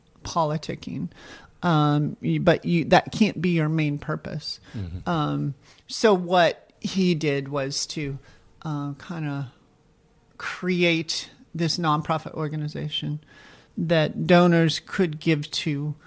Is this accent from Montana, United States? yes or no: yes; Montana, United States; But I really saw my home state of Montana really fighting back with a lot of these campaign finance issues.